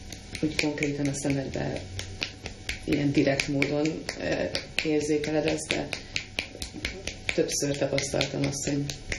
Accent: Hungary; now in United Kingdom; hogy én magyarként élek valahol

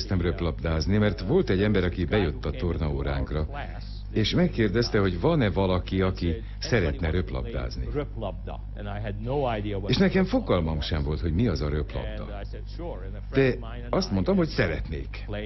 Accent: Budapest, Hungary; accent: Slovak; A szlovák akcentusom miatt. Később aztán elköltöztünk Budapestre, mert az apukámnak sikerült ott munkát kapnia. Ekkor mindent elfelejtettem szlovákul, és úgy tűnik, hogy 4 éves koromra már csak magyarul beszéltem. Utána Újpesten jártam iskolába

